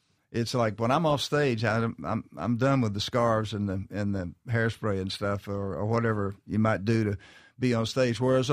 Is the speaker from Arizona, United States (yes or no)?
no; Houston, Texas, United States; I'm Texas. I'm from Houston, Texas.